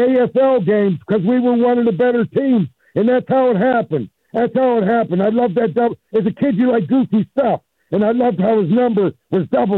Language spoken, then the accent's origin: English; Pittsburgh, Pennsylvania, United States; In Pittsburgh, in the West End, in Elliott, PA.